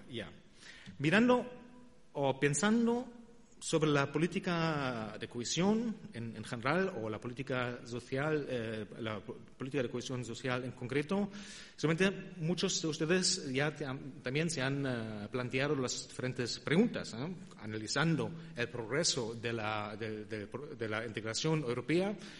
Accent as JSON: {"language": "Spanish", "country": "Germany", "second_language": "Spanish", "lives_now": "Spain", "said": "Soy un alemán que vive en España. Lo que han notado, seguramente, ya por mi acento bastante marcado."}